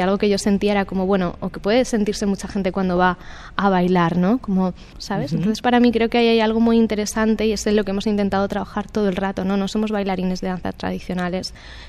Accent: Valencian Community, Spain; de las danzas tradicionales de la comarca de Ayora, que es de donde yo soy, pero también un poco de la comunidad valenciana.

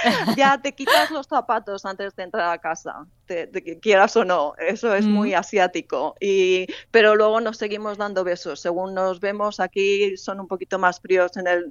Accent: Spain; yo creo que aquí los pocos españoles que nos conocemos es como una familia

